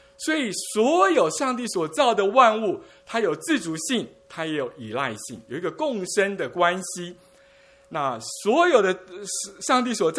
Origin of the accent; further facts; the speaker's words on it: Taiwan; first language Min Nan; 我的母语呢，我妈妈的语言是闽南话，台语呢，他们叫父亲是叫阿爸。